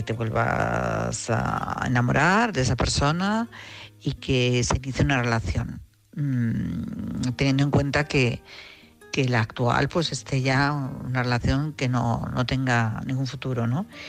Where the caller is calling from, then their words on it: Madrid, Community of Madrid, Spain; de Madrid.